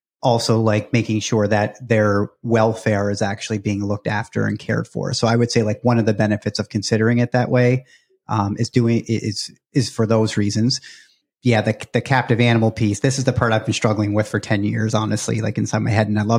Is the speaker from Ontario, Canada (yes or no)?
no; Nova Scotia, Canada; I think about where we grew up in Nova Scotia, like when we were kids, it was a different dog, you know, back in the 80s.